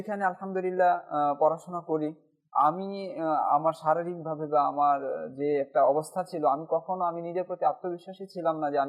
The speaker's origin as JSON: {"language": "Bangla", "town": "Netrokona", "region": "Mymensingh Division", "country": "Bangladesh", "tie": "born or raised there", "said": "আমার বাড়ি হচ্ছে সেই নেত্রকোনা, আর আমি ভর্তি হয়েছি মুন্সিগঞ্জ।"}